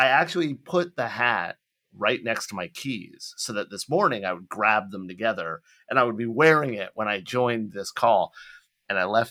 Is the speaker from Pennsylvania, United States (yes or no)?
no; Florida, United States; Every single person that found out I was from Florida said, thank you so much for